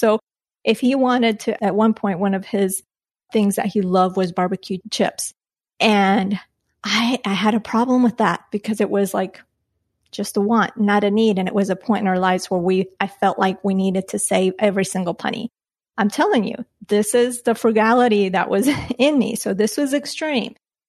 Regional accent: Colombia; now in United States; I learned this growing up in Colombia, and I'm sure other Latinas listening or maybe even non-Latinas, let me know, have done this.

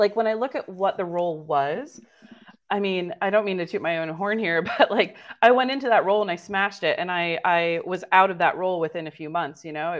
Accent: United States; Like, we're both American, right?

